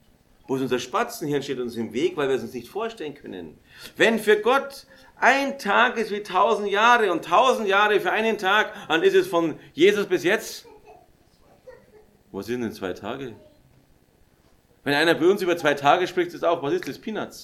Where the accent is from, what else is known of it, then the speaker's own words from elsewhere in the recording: Raisting, Bavaria, Germany; Ich bin in der Nähe von Raisting aufgewachsen. Raisting ist ein Begriff in Oberbayern mit so weißen Hügeln da.